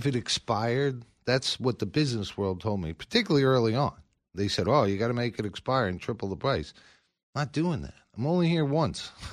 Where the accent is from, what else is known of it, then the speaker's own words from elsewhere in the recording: United States; But I'm American. I'll make it here, and I'll deal with it, and I make a good product, so I'm not worried about it.